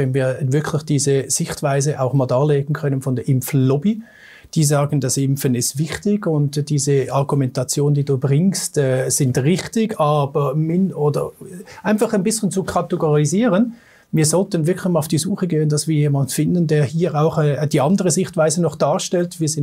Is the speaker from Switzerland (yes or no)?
yes; Switzerland; Wir haben ja als Schweizer immer noch die freie Wahl, zu impfen oder nicht zu impfen.